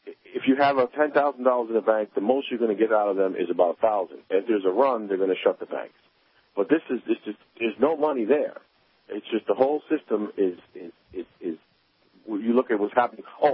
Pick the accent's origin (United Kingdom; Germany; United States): United Kingdom; Scotland; I'm a cheapskate. I'm a Scotsman.